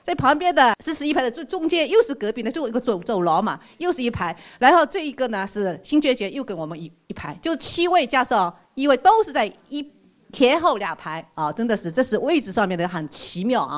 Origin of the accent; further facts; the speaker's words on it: China; 那我就分享我们是来自中国的啊